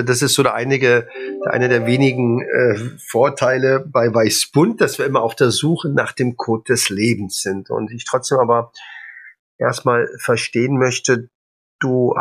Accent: Berlin, Germany; weil ich hatte als Berliner Junge schon Schwierigkeiten mit Kühen und Schweinen

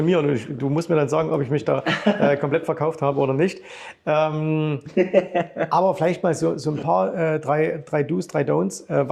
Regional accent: Saxony, Germany; aus Sachsen

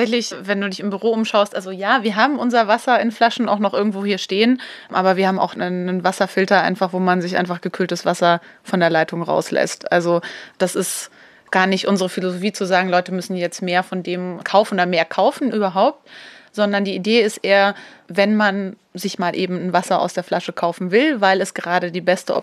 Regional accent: Bavaria, Germany; also born or lived in Munich; ich bin zwar in München geboren, weil da mein Vater dann gerade gearbeitet hat, aber wir sind dann relativ bald wieder nach Oberfranken gezogen. Und von daher bin ich da auch einfach mit irgendwie aufgewachsen, dass man halt so in der Natur ist

